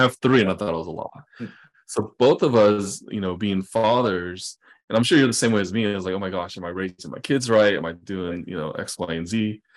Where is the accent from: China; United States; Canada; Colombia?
China; the opposite of me growing up in China.